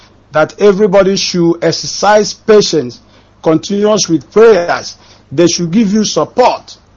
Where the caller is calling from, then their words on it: Ebonyi, Nigeria; Yes, I'm calling from Malaysia. From Ebonyi State.